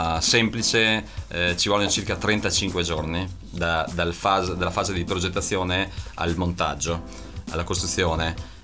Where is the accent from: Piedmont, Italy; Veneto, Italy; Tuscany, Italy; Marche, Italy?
Veneto, Italy; Belluno; non sono originario di Trento ma sono di Belluno originario